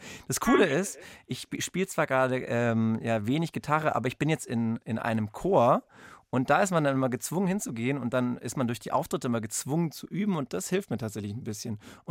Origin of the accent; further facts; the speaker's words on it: Stuttgart, Baden-Württemberg, Germany; in Degerloch, wo ich herkomme.